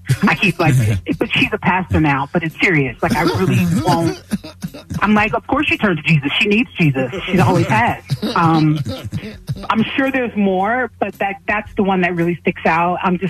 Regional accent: New Jersey, United States; I am. I'm originally from Jersey, Central Jersey.

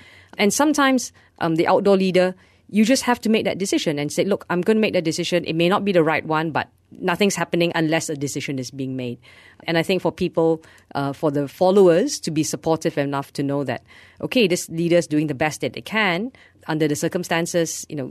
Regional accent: Malaysia; even if we are Malaysian ourselves, do treat it like we are guests in someone's house

